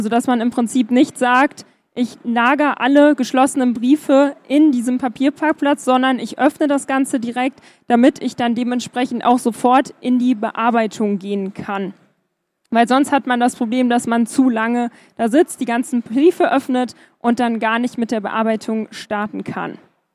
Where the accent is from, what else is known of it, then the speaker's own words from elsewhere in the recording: Bad Essen, Lower Saxony, Germany; ich komme aus Bad Essen